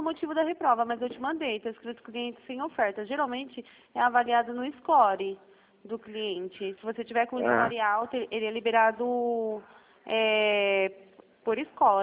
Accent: Cosmópolis, São Paulo, Brazil; Sou de Cosmópolis.

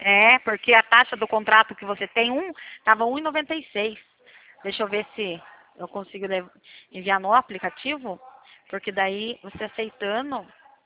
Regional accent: Itapetininga, São Paulo, Brazil; Sou de Itapetininga.

